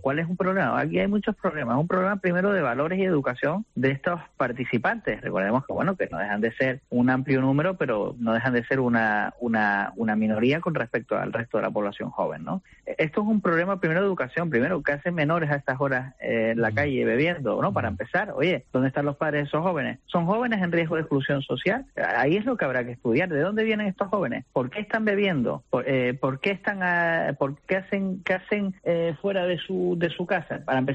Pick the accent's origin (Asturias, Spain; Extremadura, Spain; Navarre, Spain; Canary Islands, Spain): Canary Islands, Spain; La Laguna; yo soy de aquí de La Laguna